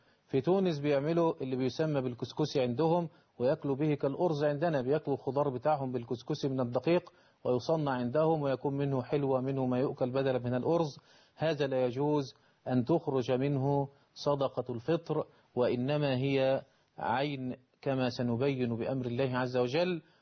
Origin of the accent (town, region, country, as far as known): Egypt